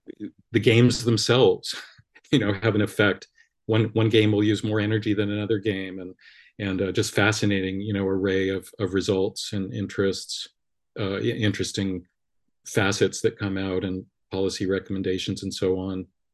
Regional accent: Los Angeles, California, United States; So born and raised in Los Angeles, Hollywood Hills.

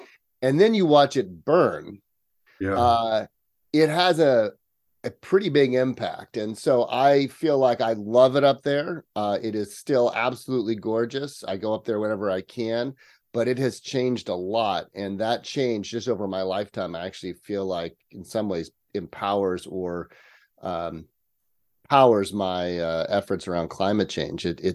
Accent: California, United States; I am a native Californian. I was actually raised in the country. I grew up just outside of Yosemite National Park, up in the Sierra Nevada.

